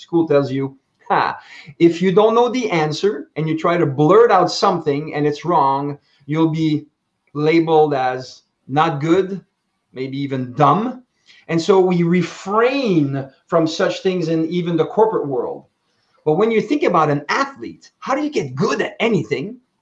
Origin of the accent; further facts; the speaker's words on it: Canada; I'm a Canadian champion in Taekwondo.